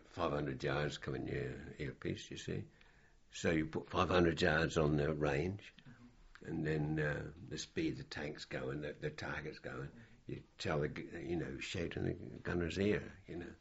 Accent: United Kingdom; because we're British, you know.

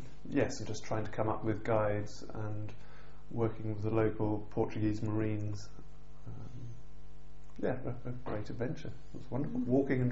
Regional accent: Bookham, South East England, United Kingdom; I was born in Epsom Hospital and brought up in a small, I suppose, on the edge of the suburbs in a small village called Bookham, which sort of backed onto trees and woodland. So it was an ideal spot to grow up. In Surrey, obviously.

